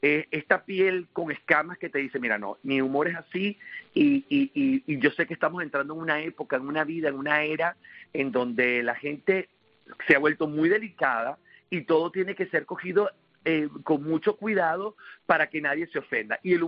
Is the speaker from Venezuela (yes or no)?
yes; Venezuela; Y yo sé que cuando uno, como venezolano, habla de este tipo de cosas